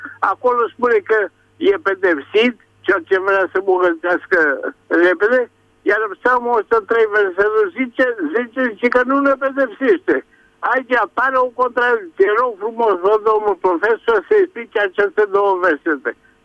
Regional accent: Dâmbovița, Romania; din Dâmbovița.

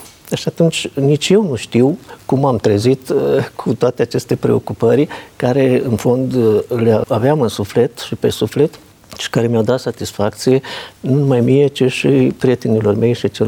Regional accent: Petroșani, Hunedoara County, Romania; moved away as an adult; am plecat din Petroșani abia la sfârșitul facultății, la repartiție.

